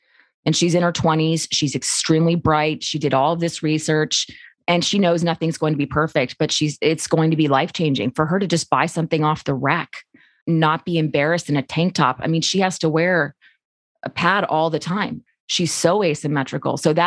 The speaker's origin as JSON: {"language": "English", "town": "San Diego", "region": "California", "country": "United States", "tie": "born or raised there", "said": "I grew up in San Diego. I had the best possible upbringing."}